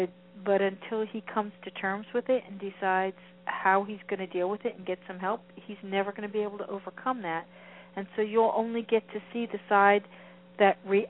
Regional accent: Roxbury, New Jersey, United States; I grew up in Roxbury, but right around Morristown

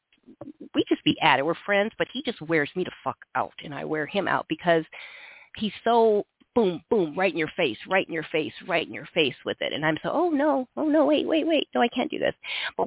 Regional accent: Sioux City, Iowa, United States; Well, I'm from Sioux City, Iowa, and the most important person was that statue in the park.

